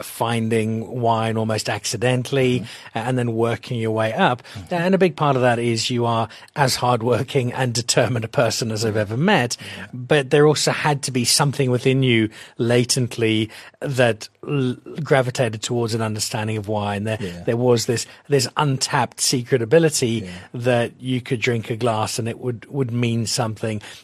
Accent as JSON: {"language": "English", "country": "Zimbabwe", "tie": "born or raised there", "said": "I grew up in Zimbabwe"}